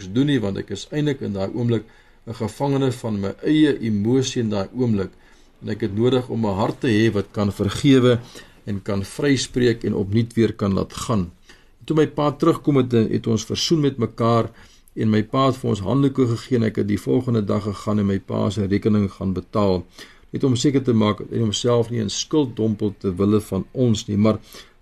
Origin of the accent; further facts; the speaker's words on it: Pretoria, Gauteng, South Africa; now in Cape Town, South Africa; Ek kom van Pretoria, my pa bly in die Kaap.